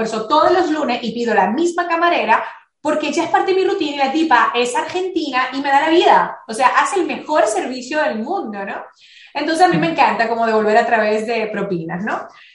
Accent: Dominican Republic; porque yo vengo de un país de República Dominicana

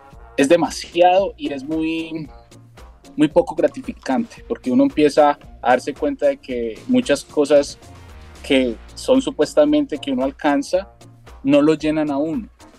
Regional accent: Colombia; now in United States; Yo soy colombiano.

